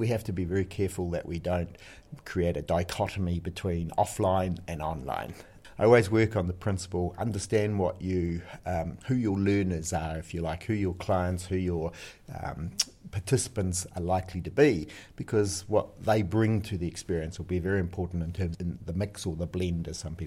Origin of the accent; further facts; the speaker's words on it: New Zealand; moved away as an adult; now in Ireland; why did I come to Ireland from New Zealand?